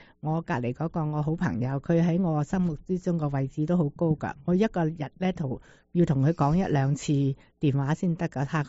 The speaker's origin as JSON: {"language": "Cantonese", "region": "Guangdong", "country": "China", "said": "嗱，我哋广东人咧就比较叻，我觉得我哋勤力啊"}